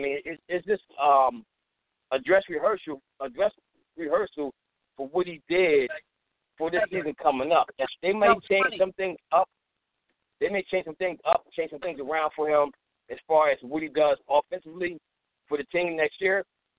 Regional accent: Missouri, United States; I'm from Missouri, the show me state.

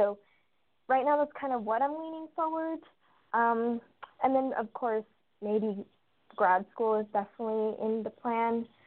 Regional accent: Los Angeles, California, United States; So back to my background, I grew up in Los Angeles. It's a very car-oriented city

